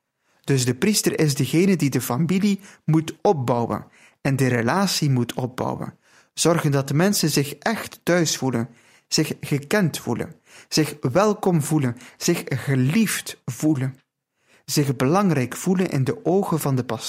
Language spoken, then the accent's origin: Dutch; Italy; Dutch is a second language; Ja, bij ons in Italië staat de priester heel dicht bij de mensen.